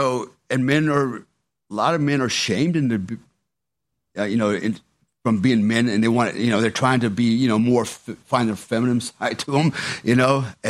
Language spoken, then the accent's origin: English; Germany; now in United States; And not only that, I grew up in Germany, and it was very safe, you know.